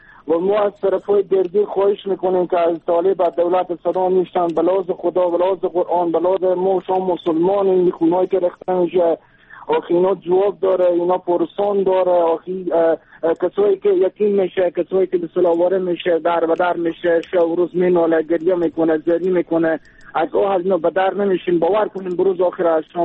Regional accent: Afghanistan; ما هم افغانیم

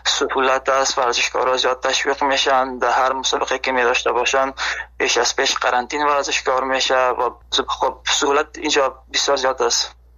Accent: Afghanistan; now in Germany; به خاطر می هدف خود از افغانستان آلمان آمدم

